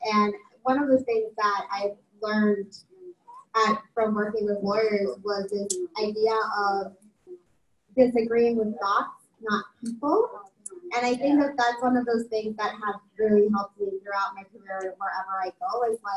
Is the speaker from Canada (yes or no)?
no; New Jersey, United States; A lot of you have known me for a long time since I grew up in New Jersey